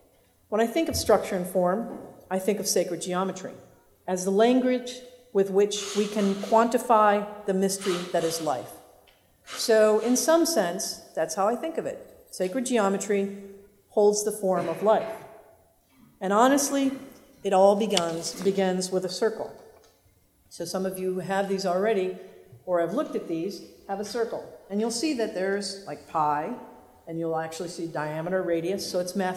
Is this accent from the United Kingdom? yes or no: yes; Scotland, United Kingdom; I am 94% Orcadian and 6% Middle Eastern. Who would have thunk it? I'm from the Orkney Islands. So I'm pretty much Scottish, maybe a little Viking, who knows?